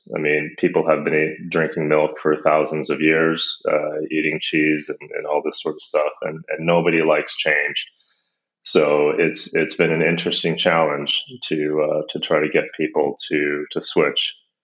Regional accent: United States; now in Copenhagen, Denmark; I'm actually American. I live in Copenhagen.

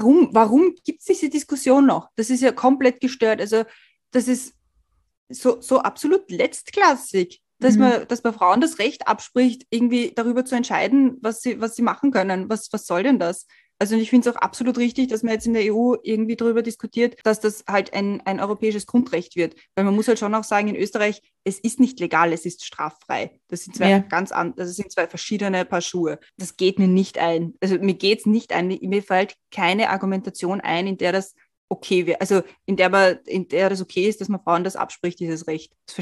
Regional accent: Switzerland; now in Germany; als Schweizerin bist du auch irgendwie, hast du halt auch irgendwie einen anderen Hintergrund als nur Deutsche

